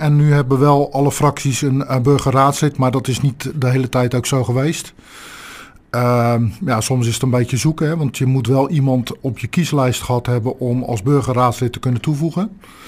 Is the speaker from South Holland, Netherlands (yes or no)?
yes; Rotterdam, South Holland, Netherlands; Ja, ik ben een echte Rotterdammer. Ik heb uit de overlevering van mijn ouders gehoord dat ik in het ziekenhuis aan de Schieweg geboren ben. En mijn ouders woonden destijds in Rotterdam.